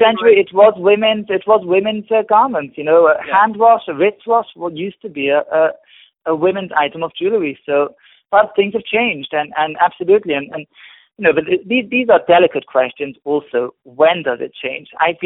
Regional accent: United Kingdom; Well, I assume you think trousers because you know I'm a Brit.

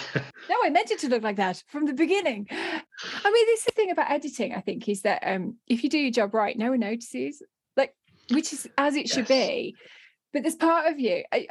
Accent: Ilkley Moor, Yorkshire and the Humber, United Kingdom; Yeah, because I'm from Ilkley Moor, see? You don't want to be bad hat on Ilkley Moor, so I've always got hat.

